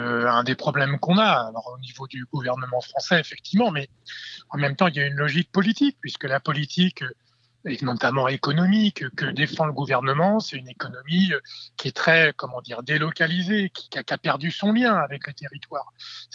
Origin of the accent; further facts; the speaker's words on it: Rouen, Normandy, France; j'étais chez moi en Normandie, dans la banlieue de Rouen